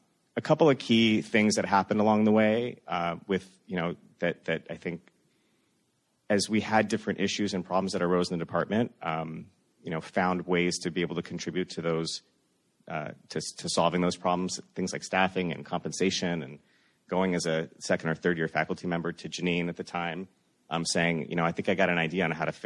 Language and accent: English; Los Angeles, California, United States; So I grew up in Los Angeles. I went to UCLA for undergrad med school